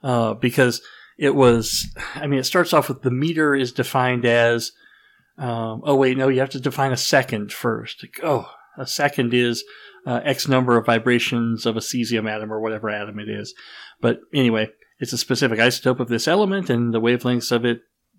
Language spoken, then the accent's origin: English; Texas, United States; I'm from Texas, so I'm very familiar with the phrase, don't mess with Texas.